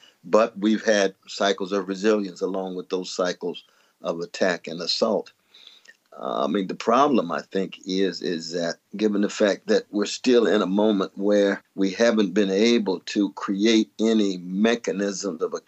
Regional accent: Tulsa, Oklahoma, United States; born there; I'm very glad that I was born in Tulsa, Oklahoma, the same hospital as

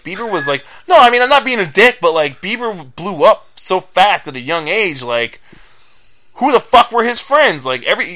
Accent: Florida, United States; I'm from Florida. We don't have fucking ice.

